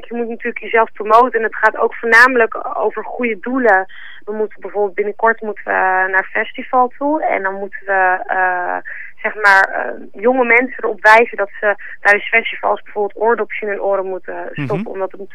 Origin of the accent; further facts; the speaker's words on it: Amstelveen, North Holland, Netherlands; born there; now in Amsterdam, Netherlands; Ik ben officieel geboren in Amstelveen, maar ik woon nu in Amsterdam. Ik ben gewoon nog een hbo-studente